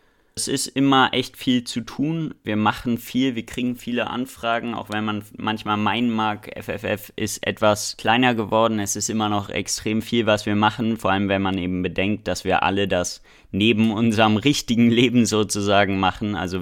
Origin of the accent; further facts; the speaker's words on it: Potsdam, Brandenburg, Germany; also born or lived in Berlin; now in Dresden, Germany; Ich bin 16 Jahre alt, wohne in Dresden, bin ursprünglich geboren in Berlin und aufgewachsen in Potsdam und jetzt seit 8 Jahren hier in Sachsen.